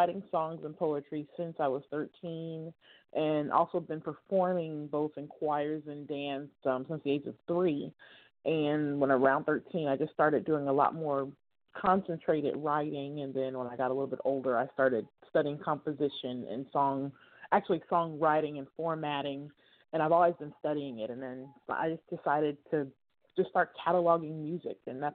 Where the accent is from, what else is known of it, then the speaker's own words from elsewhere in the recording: Oakland, California, United States; I am calling from Northern California. I'm an East Bay girl outside of East Oakland.